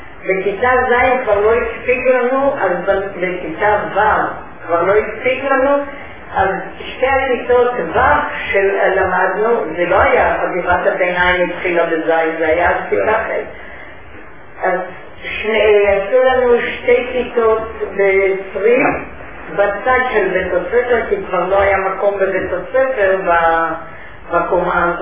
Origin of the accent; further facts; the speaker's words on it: Tel Aviv, Tel Aviv District, Israel; born there; אני נולדתי בתל אביב.